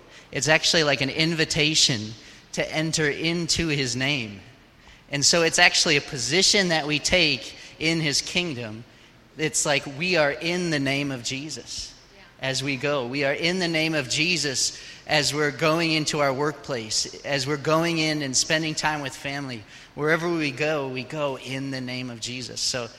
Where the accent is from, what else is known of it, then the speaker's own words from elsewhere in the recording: Kenosha, Wisconsin, United States; So I'm from Kenosha, those of you that don't know. I grew up there. My parents started a ministry there